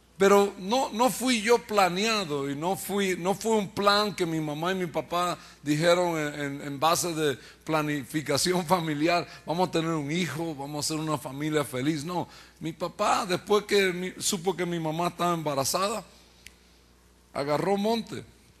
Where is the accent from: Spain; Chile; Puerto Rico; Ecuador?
Puerto Rico; Bayamón; born there; Yo nací en Puerto Rico, en la ciudad de Bayamón, Puerto Rico. Le llaman el pueblo del chicharrón, ¿no?